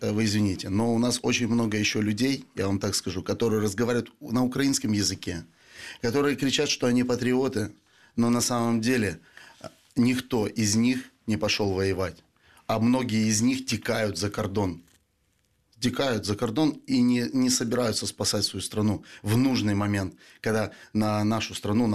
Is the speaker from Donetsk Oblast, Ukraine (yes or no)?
no; Odesa, Odesa Oblast, Ukraine; Ні, я з Одеси. Рядом з Одесою живу, з містом Лиманський район, село Фонтанка, там прямо на берегу моря знаходиться.